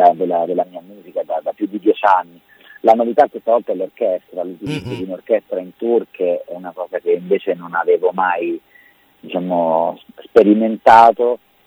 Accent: Rome, Lazio, Italy; È ovvio che io, essendo romano, vivendo la maggior parte del tempo a Roma

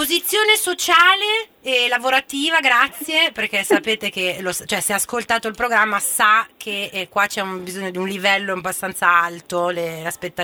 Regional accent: Parma, Emilia-Romagna, Italy; Io sono di Parma

